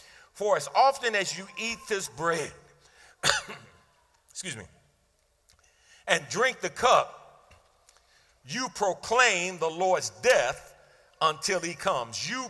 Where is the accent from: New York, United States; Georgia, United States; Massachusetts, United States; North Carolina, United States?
New York, United States; New York City; I was born in New York City, Brooklyn, New York. Grew up on the Lower East Side of Manhattan, 465 East 10th Street, apartment 13H in the Jacob Riis Housing Projects.